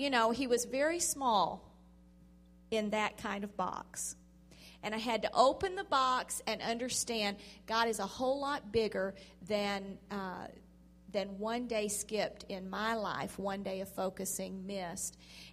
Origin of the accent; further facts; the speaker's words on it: Pensacola, Florida, United States; Now, I am a native. I grew up in Pensacola, which is kind of like a whole nother world for Florida. We're like our own state. We're really L.A., lower Alabama up there.